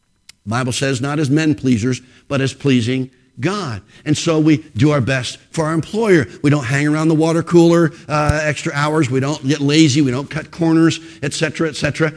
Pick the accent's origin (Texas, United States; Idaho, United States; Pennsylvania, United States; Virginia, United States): Pennsylvania, United States; Philadelphia; I grew up in the Philadelphia area.